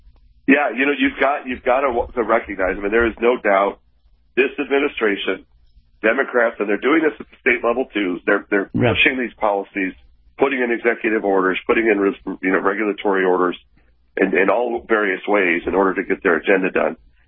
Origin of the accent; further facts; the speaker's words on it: Arizona, United States; and I'm from Arizona.